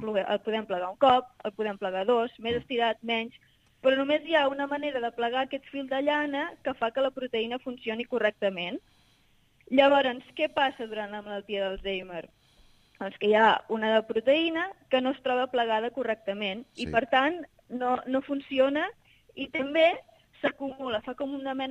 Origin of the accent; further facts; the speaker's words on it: Catalonia, Spain; now in Netherlands; jo sóc l'única catalana que hi ha.